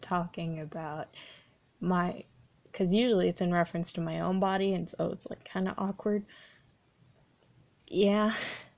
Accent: Florida, United States; I'm from Florida. In the United States, so yeah, but I have a lot of family from more up in the traditional southern United States

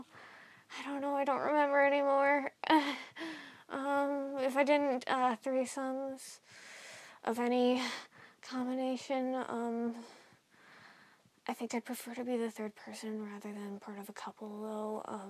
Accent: United States; Not so much American ones, I guess. I'm biased. I'm from America.

